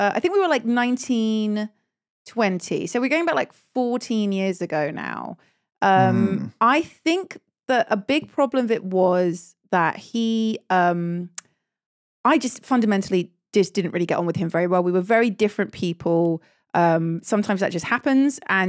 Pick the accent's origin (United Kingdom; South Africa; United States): United Kingdom; London; I grew up in London and my friendship group I made when I was around 11